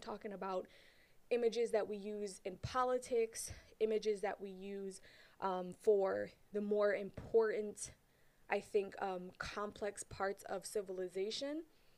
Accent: Brooklyn, New York, United States; the other half of my childhood growing up in Brownsville, Brooklyn, which is definitely what people would consider the hood

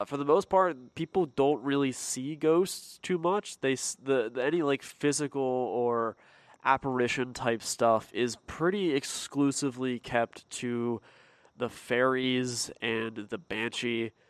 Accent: Pennsylvania, United States; me growing up in Pennsylvania, there are two or three, like, very prominent white families of, you know, Italian, German, and Irish.

